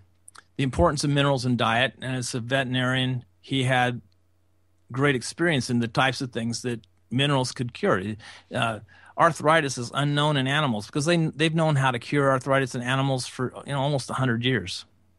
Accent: Medford, Oregon, United States; The only time I ever got to see him talk in person was here in Medford, Oregon, right here in my hometown.

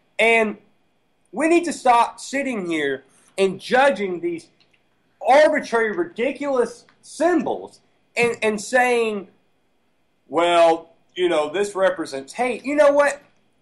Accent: Alabama, United States; I'm from Alabama. I've never been to a NASCAR race. I've never experienced really the Southern life.

